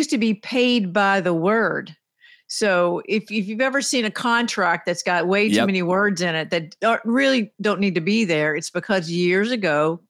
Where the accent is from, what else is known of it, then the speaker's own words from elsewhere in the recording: Athens, Georgia, United States; Born and raised in Athens and still go home for games and still cheer for my team.